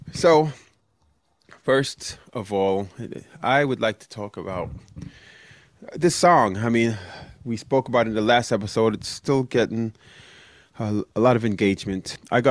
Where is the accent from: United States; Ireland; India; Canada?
United States; Brooklyn, New York; I am black. We come from different backgrounds. He's from Connecticut. I am from Brooklyn, New York City.